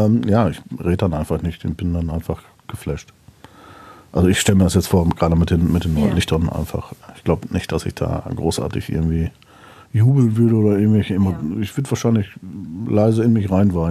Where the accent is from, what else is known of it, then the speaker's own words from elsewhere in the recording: North Rhine-Westphalia, Germany; da bin ich typischer Westfale